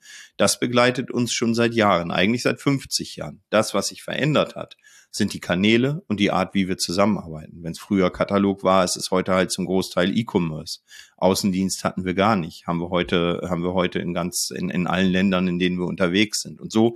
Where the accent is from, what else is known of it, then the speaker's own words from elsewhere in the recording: Northern Germany, Germany; ich bin ja Norddeutscher auch.